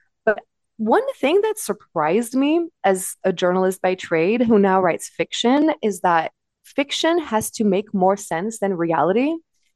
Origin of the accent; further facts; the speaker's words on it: Paris, Île-de-France, France; I'm from France originally, even though my accent doesn't necessarily sound French. I grew up in Paris.